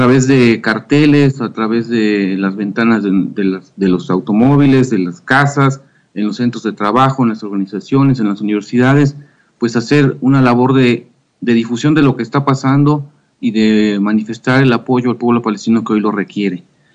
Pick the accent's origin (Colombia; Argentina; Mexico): Mexico; nosotros como mexicanos, como ciudadanos